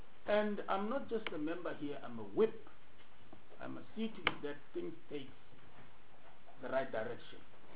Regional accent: Northern Cape, South Africa; I am from the Northern Cape.

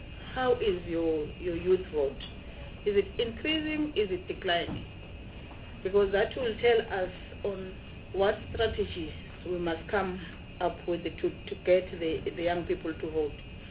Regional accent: Mpumalanga, South Africa; I'm from Mpumalanga

